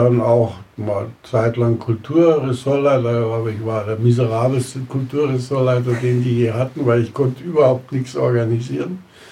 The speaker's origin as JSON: {"language": "German", "town": "Neuhaus am Schliersee", "region": "Bavaria", "country": "Germany", "tie": "born or raised there", "also_born_or_lived": "Munich", "said": "geboren 9.3.1930, in München, aufgewachsen in Fischhausen, Neuhaus am Schliersee, teilweise auch noch bis Kriegsende im sogenannten Generalgouvernement von Polen"}